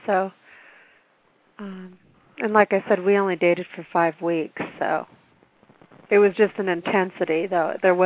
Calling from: California, United States; I'm in Southern California.

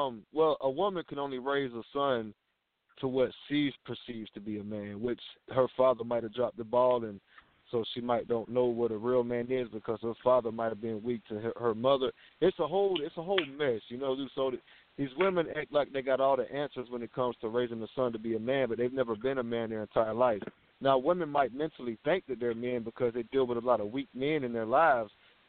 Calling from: Georgia, United States; I'm calling from Georgia.

